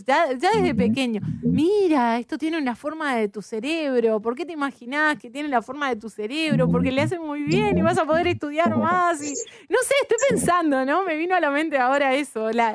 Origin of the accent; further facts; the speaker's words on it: Uruguay; Yo soy uruguaya también, ¿no? Entonces, es típico de Uruguay el pan con manteca.